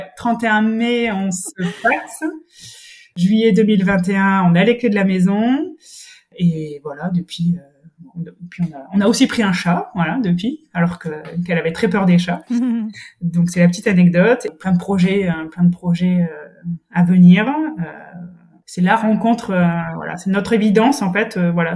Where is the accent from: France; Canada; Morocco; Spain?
France; Brittany; je suis bretonne.